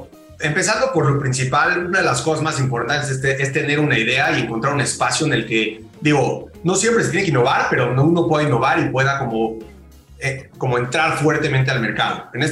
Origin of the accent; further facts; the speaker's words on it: Mexico; incluyéndome al 100% como mexicano